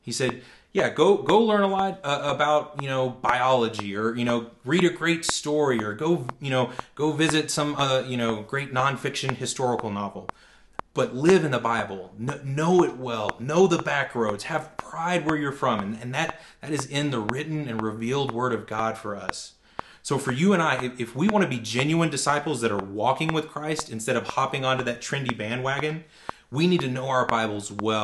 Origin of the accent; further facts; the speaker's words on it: the South, United States; where I grew up in the South, that's a really long way of saying, bless your heart.